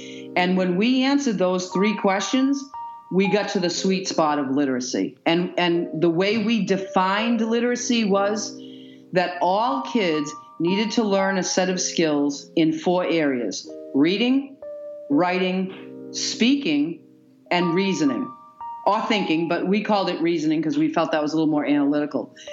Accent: Brockton, Massachusetts, United States; I grew up in Brockton, and I went to the Brockton Public Schools, and I graduated from Brockton High

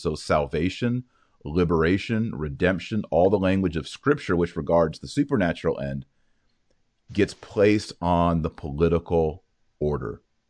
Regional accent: Texas, United States; accent: Texas; Pardon my Texas accent, wander.

